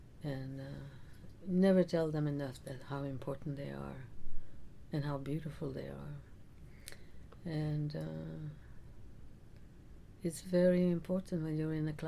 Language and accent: English; Odanak, Quebec, Canada; Odenak was very different than, what I was saying before.